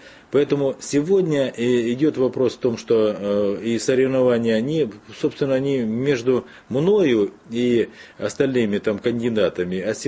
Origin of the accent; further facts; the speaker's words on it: Krasnodar, Krasnodar Krai, Russia; Ну, я человек города, я краснодарец, я кубанский казак